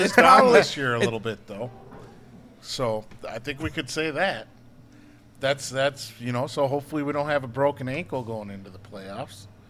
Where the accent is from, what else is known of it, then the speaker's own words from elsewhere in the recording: Minnesota, United States; I just think that maybe it is me being a Minnesotan. You can probably tell I'm from here that I got hope.